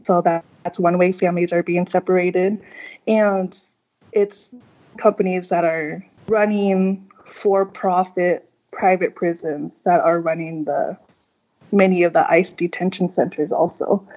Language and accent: English; United States; In my own community, I'm Cambodian American.